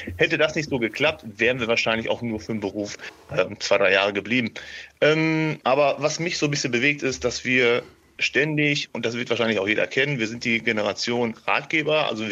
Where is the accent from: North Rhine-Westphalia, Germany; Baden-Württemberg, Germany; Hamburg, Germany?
North Rhine-Westphalia, Germany; Also wir kommen aus NRW